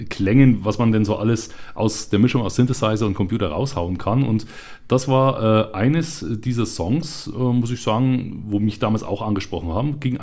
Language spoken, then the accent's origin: German; Hof, Bavaria, Germany; Also ich bin ja aus Hof, wie ja jeder weiß, ist ja kein Geheimnis.